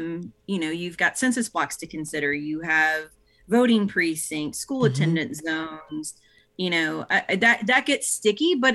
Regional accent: St. Louis, Missouri, United States; But I hail from St. Louis, Missouri, originally.

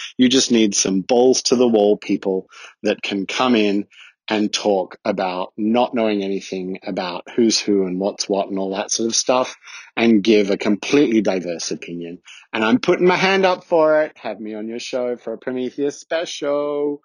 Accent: Australia; now in Switzerland; calling from Switzerland, but I'm originally Australian. If you can't tell, this is not a Swiss accent.

